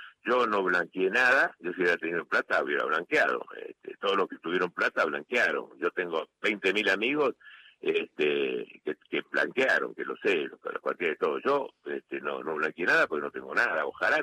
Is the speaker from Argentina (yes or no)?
yes; Argentina; Bueno, yo le doy toda la fuerza que pueda como argentino.